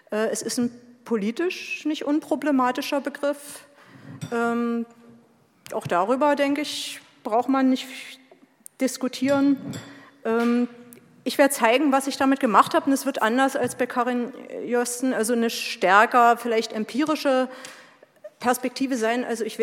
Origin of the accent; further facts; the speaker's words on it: Cottbus, Brandenburg, Germany; ich bin aus Cottbus. Das heißt, ich bin ein Kind der DDR.